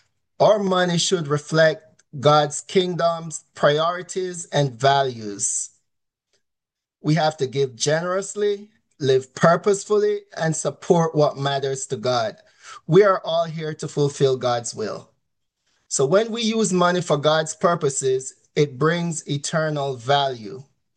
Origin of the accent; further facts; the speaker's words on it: Jamaica; So like Nigel, I'm also from Jamaica.